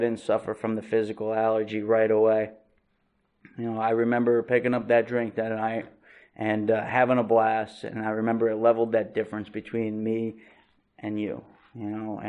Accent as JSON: {"language": "English", "region": "New Jersey", "country": "United States", "tie": "born or raised there", "said": "I was raised in North Jersey, and there is nothing that I can point at in my childhood to say that this is why I'm an alcoholic."}